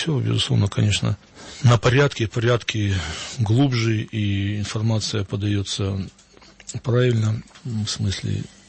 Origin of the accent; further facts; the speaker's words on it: Simferopol, Crimea, Ukraine; Я как коренной житель Крыма, вот в Симферополе родился и я, и дети мои, и отец, и дедушка, и прадедушка, мы все выходцы из Крыма, из Симферополя.